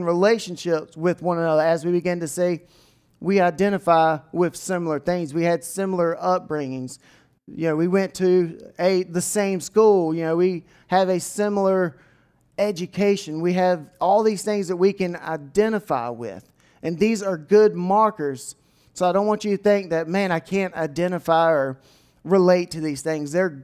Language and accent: English; Edenton, North Carolina, United States; And the way that I talk is based on the fact that I grew up in Edenton, North Carolina, and I sound like an Edentonian.